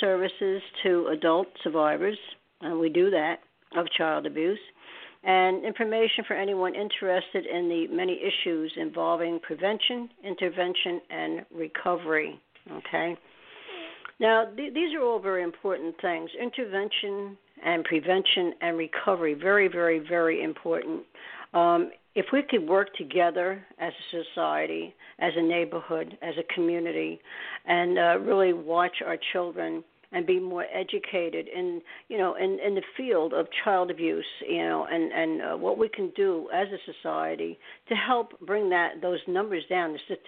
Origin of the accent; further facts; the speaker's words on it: New York, United States; And that's why I talk so fast. Anyway, and I'm from New York.